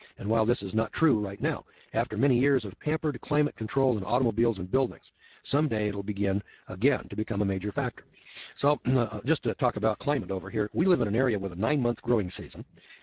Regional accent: the West, United States; You know, I'm from the West, not in the Rockies, and then in California, the mountains run north and south.

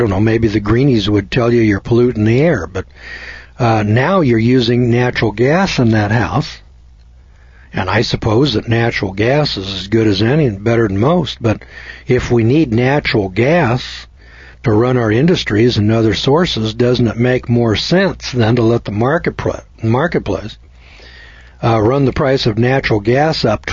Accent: California, United States; also born or lived in Boise; I was from California, so I'd never seen coal before in my life

